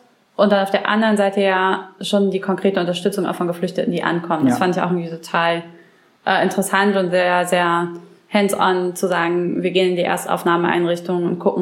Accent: Brandenburg, Germany; Ich komme ja aus Brandenburg und kenne auch viele von diesen kleinen Städten

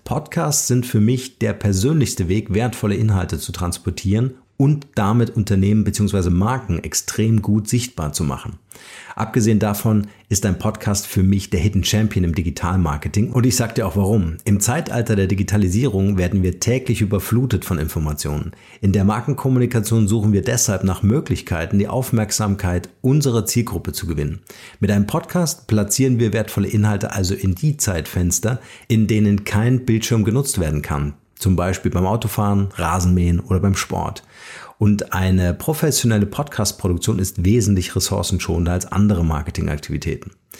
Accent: Bavaria, Germany; ich komme aus Bayern

